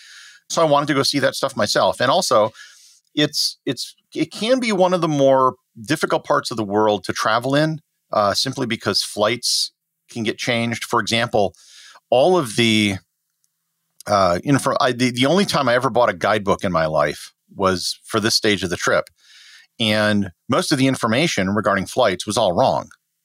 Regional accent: Wisconsin, United States; And I grew up in Wisconsin. I never saw saltwater till I was 21.

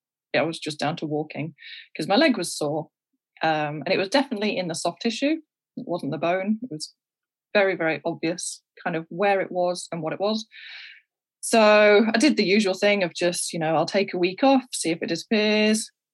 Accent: United Kingdom; So I could, being British, I could get a working holiday visa for New Zealand and or Canada, but they have to be done before I turn 30.

